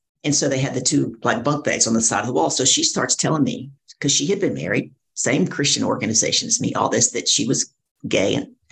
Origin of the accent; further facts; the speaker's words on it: Deep South, United States; Oh, man, I grew up in the Deep South, Southern Bible Belt, right?